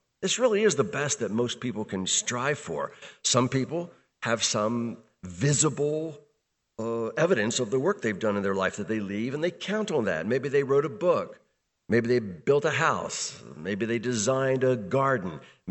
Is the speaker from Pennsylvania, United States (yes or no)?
no; Baltimore, Maryland, United States; I remember this vividly from growing up in Baltimore.